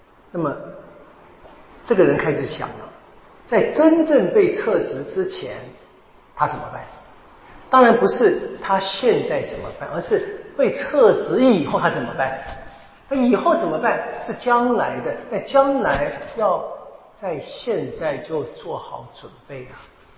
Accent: Taiwan; 我们这个教会一直这样下去，特别是我们台湾这

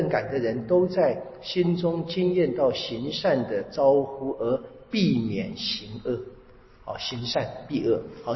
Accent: China; 我们中国就有这个身体发肤受之父母

